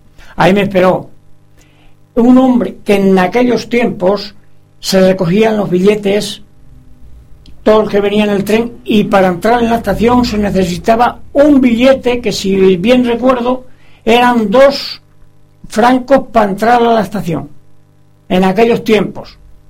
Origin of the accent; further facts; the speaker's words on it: Villar de Plasencia, Extremadura, Spain; also born or lived in Asturias / Netherlands; now in Belgium; Sí, de Villar de Plasencia.